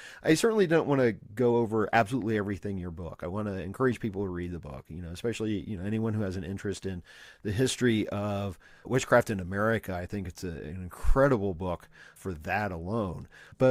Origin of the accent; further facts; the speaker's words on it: Ohio, United States; But I have to say, I grew up in Ohio.